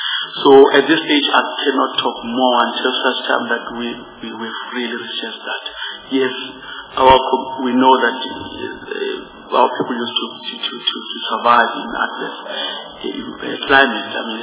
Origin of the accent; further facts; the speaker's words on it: South Africa; And as South African way of saying this, from time to time we get called to go and assist our neighboring countries